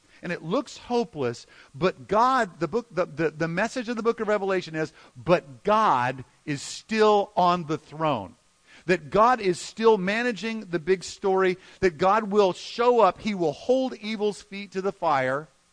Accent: Denver, Colorado, United States; I'm from Denver. When I was in high school and junior high, so I'd say I probably hail from there.

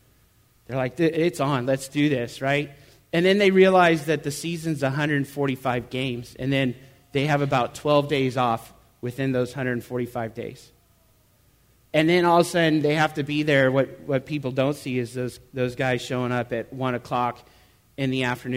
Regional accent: Tustin, California, United States; I was born and raised in Tustin, California.

